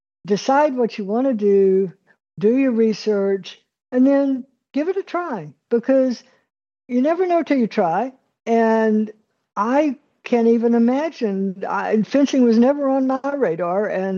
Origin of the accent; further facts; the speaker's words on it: Texas, United States; and I was born in Far West Texas and was low vision as a child until I was about 14.